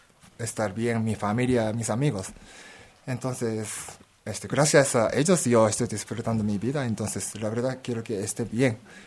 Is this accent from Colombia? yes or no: no; Japan; Spanish is a second language; now in Mexico; yo soy de Japón y tengo mis amigos de Japón